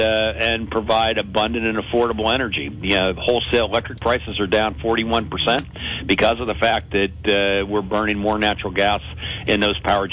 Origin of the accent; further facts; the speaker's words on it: Du Bois, Pennsylvania, United States; I grew up in Du Bois, central part of the state, not far from you.